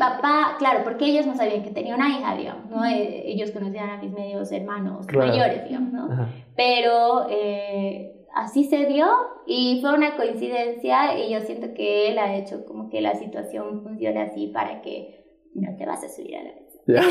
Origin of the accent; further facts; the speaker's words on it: Argentina; moved away; mi mamá tenía, cuando nos vinimos de Argentina, varios trámites quedaron inconclusos.